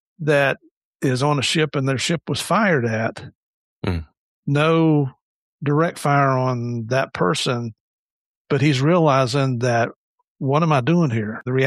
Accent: Southern United States, United States; I'm sorry, I'm from the South. When I say guys, it's all inclusive.

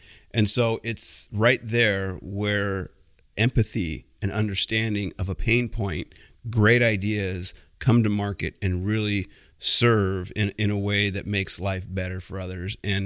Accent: San Jose, California, United States; So I'm a second generation entrepreneur. I grew up in San Jose.

